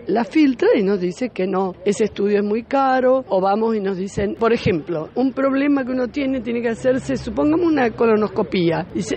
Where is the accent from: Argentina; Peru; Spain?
Argentina; Paraná, Entre Ríos; De Paraná somos, creo que 1.200.